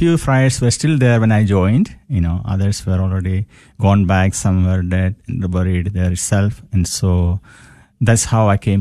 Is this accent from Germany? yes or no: no; Kerala, India; English is a second language; Because I am from South India, Kerala.